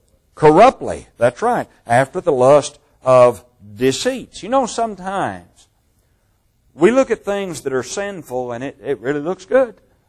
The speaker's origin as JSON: {"language": "English", "region": "Kentucky", "country": "United States", "tie": "born or raised there", "said": "most of you know that I grew up in Kentucky and we raised tobacco. That was our cash crop."}